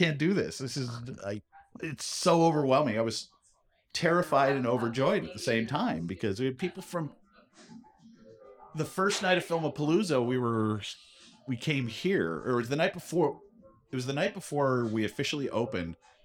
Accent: San Jose, California, United States; I grew up in San Jose, California.

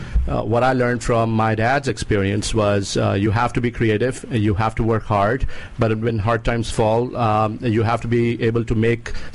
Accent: New Delhi, Delhi, India; moved away as an adult; now in United States; New Delhi, India.

